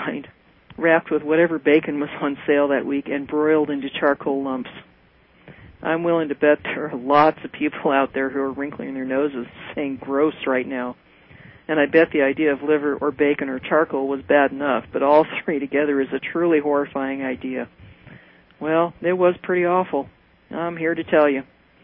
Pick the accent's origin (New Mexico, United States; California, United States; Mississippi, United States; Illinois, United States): California, United States; Luckily, I grew up in California, so had ready access to fresh seafood and organic fruits and vegetables.